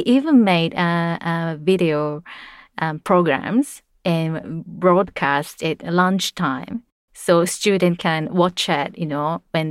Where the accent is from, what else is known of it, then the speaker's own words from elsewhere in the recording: Fukuoka, Japan; I was raised in Fukuoka in Japan, which is on the South Island.